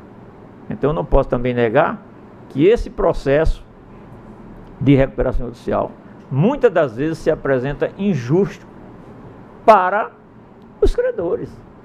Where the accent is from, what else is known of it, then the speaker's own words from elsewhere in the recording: Paraíba, Brazil; lá da minha terra, no interior da Paraíba